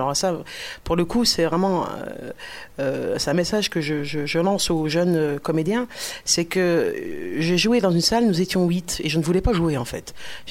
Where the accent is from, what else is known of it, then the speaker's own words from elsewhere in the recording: Liège, Wallonia, Belgium; accent: Liège; un accent de Liège qui n'est pas très heureux comme accent. Et puis, donc, j'ai vite retravaillé mon accent